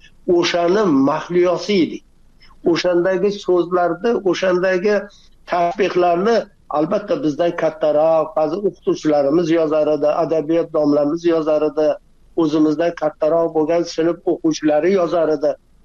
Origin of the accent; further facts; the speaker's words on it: Jizzakh, Jizzakh Region, Uzbekistan; Jizzaxdan. Men Jizzaxdan. Endi Ko'rpasoyda tug'ilib, Ko'rpasoy yoppasiga ko'chirma bo'lgan, tog'larni hammasi majburiy cho'llarga ko'chgan, biz ham ko'chib kelganmiz, yana qaytib ko'chib borganmiz. Bu 50-60 yillar to'palang davri bo'lgan.